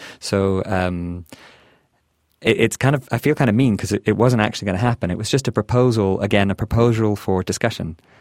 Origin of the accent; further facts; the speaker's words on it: Canada; now in Scotland, United Kingdom; And I mean, I'm Canadian, but I've lived in Scotland for 8 years now